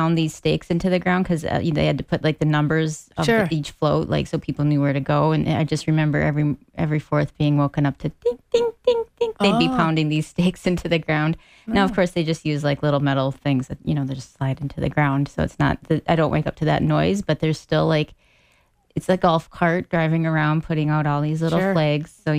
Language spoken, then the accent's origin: English; Spicer, Minnesota, United States; so I go to my hometown of Spicer, which always does it up big for the 4th